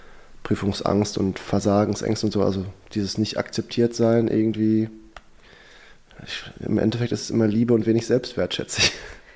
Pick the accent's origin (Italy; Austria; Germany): Germany; Herten, North Rhine-Westphalia; weil ich bin auf einem Hof groß geworden in Herten